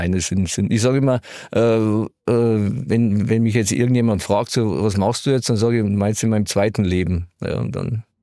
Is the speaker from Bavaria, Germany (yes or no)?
yes; Munich, Bavaria, Germany; Ich bin aufgewachsen in Obergiesing